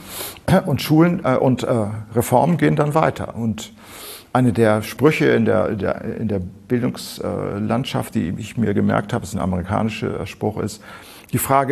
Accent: Thurgau, Switzerland; Ich komme aus dem Thurgau, darum fällt mir das ein.

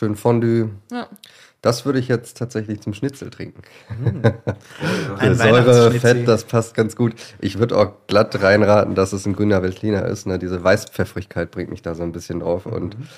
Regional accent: Germany

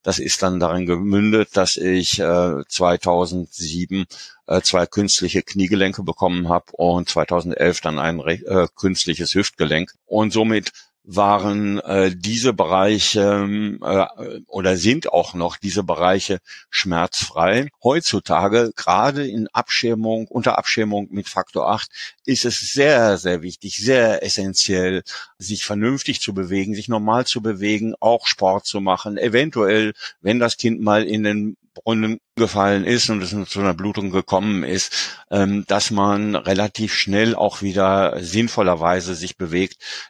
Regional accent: North Rhine-Westphalia, Germany; Ich bin 1955 geboren, bin in der Nähe von Paderborn aufgewachsen

